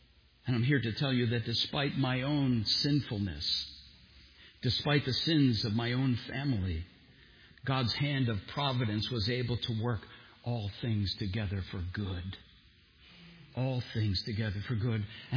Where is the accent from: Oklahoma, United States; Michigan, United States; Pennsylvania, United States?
Pennsylvania, United States; Philadelphia; When I was 16 years old, after my family moved to Pennsburg, a friend that I grew up with in Philadelphia saw my father's name as she was reading the phone book.